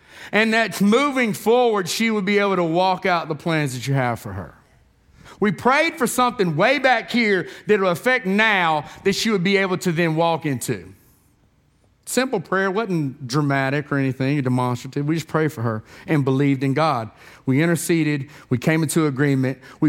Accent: Tennessee, United States; We're from Tennessee, okay?

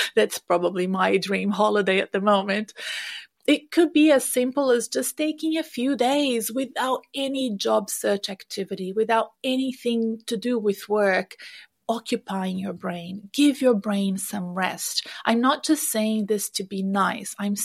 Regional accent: Brazil; English is a second language; moved away as an adult; now in Australia; I come from South America. I'm Brazilian and I moved here to Australia 24 years ago.

